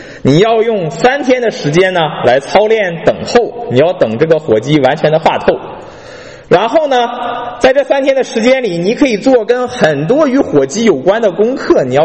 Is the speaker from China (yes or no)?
yes; China; 每个部位派怎样的用途可以最适合我们中国人的口味。